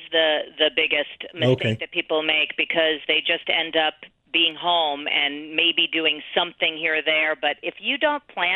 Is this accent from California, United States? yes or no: no; New York, United States; I'm from New York, and they say, what should I do in New York?